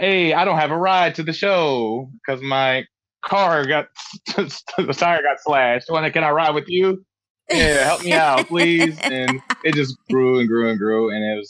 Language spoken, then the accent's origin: English; Frankfurt, Hesse, Germany; moved away; also born or lived in Tacoma, Washington; So I was born in Tacoma, Washington, and I was only there for about 2 months, I would say. My dad got restationed in Germany.